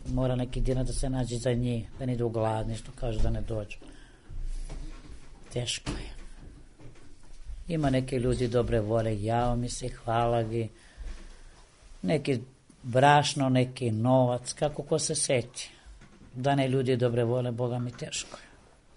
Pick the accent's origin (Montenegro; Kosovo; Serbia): Kosovo; born there